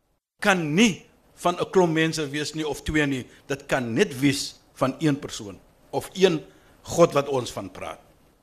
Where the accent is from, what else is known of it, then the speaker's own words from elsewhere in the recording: Western Cape, South Africa; ek bewys net dat ek is van die Kaap. Nie. Ons praat so mis so bietjie Engels en Afrikaans deur mekaar.